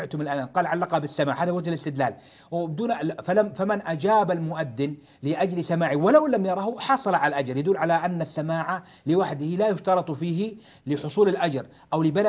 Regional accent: Jeddah, Makkah Province, Saudi Arabia; عندنا في جدة في هذا المجلد

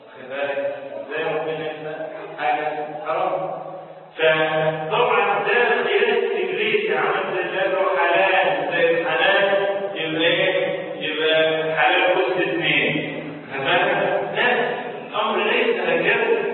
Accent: Egypt; في بلدنا مصر

